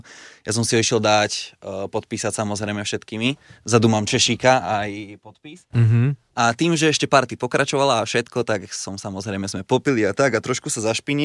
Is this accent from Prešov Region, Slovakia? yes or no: no; Banská Bystrica, Banská Bystrica Region, Slovakia; akože ja si to pamätám, lebo som Bystričan